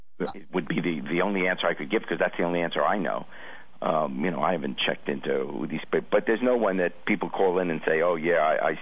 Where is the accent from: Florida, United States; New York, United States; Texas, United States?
New York, United States; also born or lived in England; And, I grew up in New York.